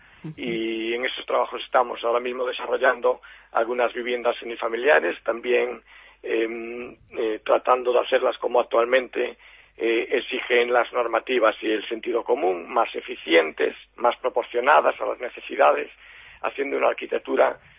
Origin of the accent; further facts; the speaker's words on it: A Guarda, Galicia, Spain; now in Pontevedra, Spain; yo soy de la Guardia, pero llevo muchísimos años con estudio en Pontevedra, llevo 19 años en Pontevedra, por lo que podría decir que efectivamente me siento pontevedrés.